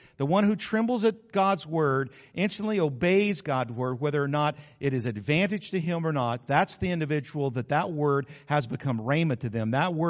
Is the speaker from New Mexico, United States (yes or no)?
yes; New Mexico, United States; I grew up in New Mexico where there are a lot of cattle ranched in New Mexico.